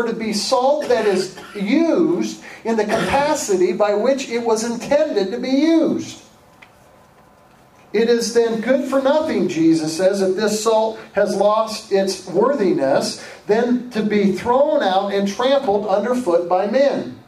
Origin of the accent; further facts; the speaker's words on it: Iowa, United States; not because I grew up in Iowa